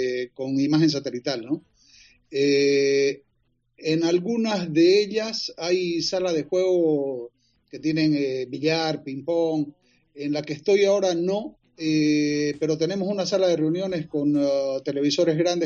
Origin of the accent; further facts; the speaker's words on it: Bolivia; en mi país, en Bolivia.